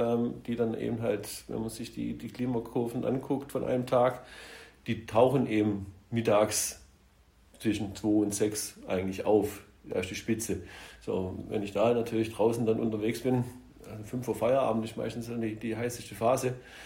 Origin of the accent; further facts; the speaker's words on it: South Italy, Italy; ich habe meine Kindheit viel in Italien, im südlichen Italien verbracht